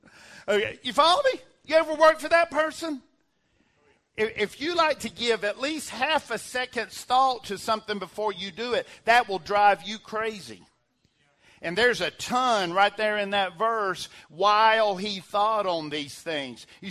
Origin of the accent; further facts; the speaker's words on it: the South, United States; America is really not North and South, as proud as I am to be from the South, okay?